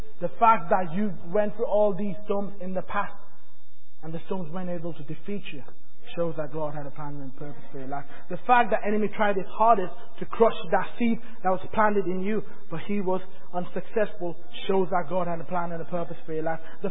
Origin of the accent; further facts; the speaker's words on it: London, United Kingdom; also born or lived in Nepal; now in Doncaster, United Kingdom; I was brought up in London. I didn't see myself moving to Doncaster. I was born in Nepal, but then I moved to London.